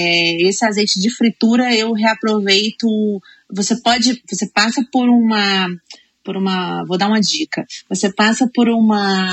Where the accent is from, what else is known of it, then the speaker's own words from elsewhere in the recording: Minas Gerais, Brazil; Como boa mineira, eu gosto muito de um frango com quiabo e uma verdura